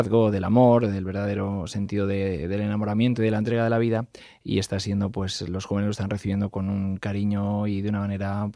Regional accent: Algete, Community of Madrid, Spain; Yo soy de Algete, que es un pueblo de la diócesis que está a 30 kilómetros de Madrid, a 20 de Alcalá de Henares y del cual pues estoy muy orgulloso, claro.

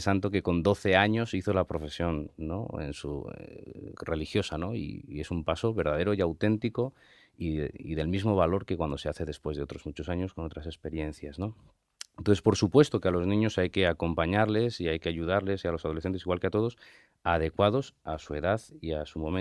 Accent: Torrejón de Ardoz, Community of Madrid, Spain; Puesto que yo soy de Torrejón de Ardoz

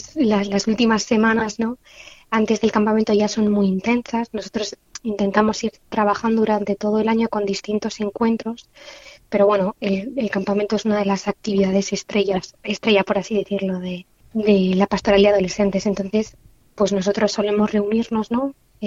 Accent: Torremocha de Jarama, Community of Madrid, Spain; yo soy de un pueblo chiquitito de la diócesis, ¿no? Que está ya al límite, que es Torremocha de Jarama. Y pues yo soy de la parroquia de San Pedro de Torremocha.

